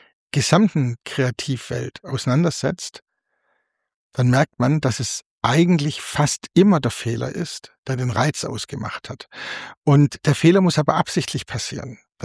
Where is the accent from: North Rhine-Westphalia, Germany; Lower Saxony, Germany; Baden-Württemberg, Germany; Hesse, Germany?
Baden-Württemberg, Germany; Ich bin zum Beispiel als gebürtiger Württemberger, fällt und auch noch katholisch erzogen